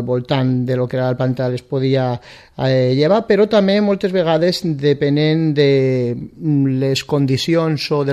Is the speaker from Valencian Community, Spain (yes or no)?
yes; Vinaròs, Valencian Community, Spain; com sabem sobretot la gent que som de Vinaròs